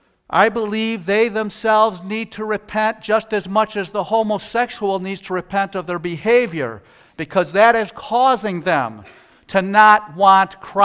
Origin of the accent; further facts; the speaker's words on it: Wisconsin, United States; I know this for a fact because, you know, I'm from Wisconsin.